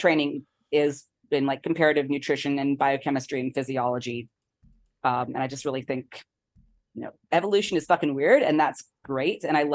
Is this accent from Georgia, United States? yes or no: no; Florida, United States; moved away as an adult; now in Australia; I'm from Florida originally, but moved around a bit. And then I worked with a bunch of Aussies during my PhD.